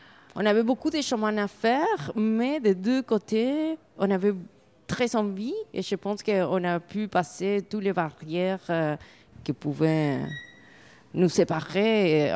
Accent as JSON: {"language": "French", "country": "Argentina", "second_language": "French", "lives_now": "Belgium", "said": "Quand je viens d'Argentine, quand j'habite en Belgique"}